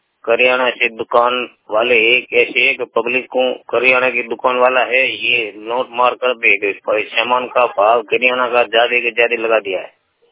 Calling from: Rajasthan, India; बात कर रहा हूँ, बाड़मेर जिला से, ग्राम पंचायत द्वारा बार वाला है।

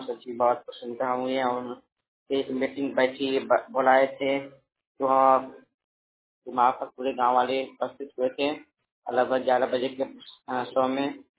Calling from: Uttar Pradesh, India; Barrage जिला उत्तर प्रदेश से बात कर रहा हूँ।

